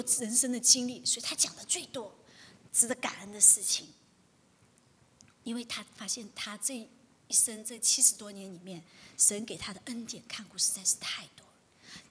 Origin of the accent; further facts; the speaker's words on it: China; 就像我们中国人的这个，像什么过新年还是中秋节